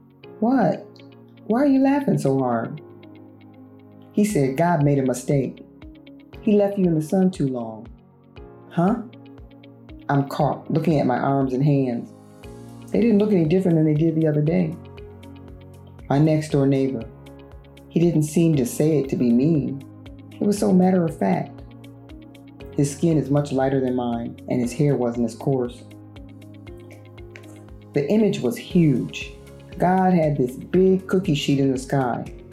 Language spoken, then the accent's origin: English; Minnesota, United States; Growing up in Minnesota didn't give me tons of opportunities to see people like me.